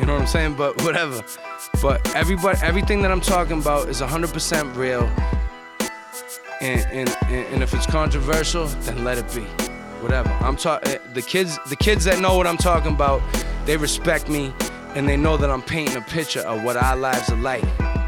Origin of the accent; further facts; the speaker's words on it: Boston, Massachusetts, United States; Originally I'm from Dorchester, but I moved to South Boston when I was 13 years old. I grew up hanging around in Rosendale. You know what I'm saying? I lived all over the city, really. But Dorchester's where I'm originally from.